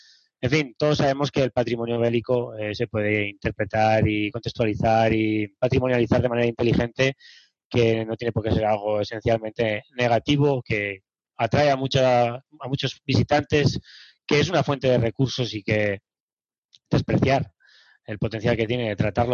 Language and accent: Spanish; Mas de las Matas, Aragon, Spain; yo también soy aragonés, mi madre bajo aragonesa y, bueno, con muchos vínculos con Zaragoza, entonces siempre que yo me crié, en mis primeros años de mi vida, pasaron en Mar de las Matas, Calanda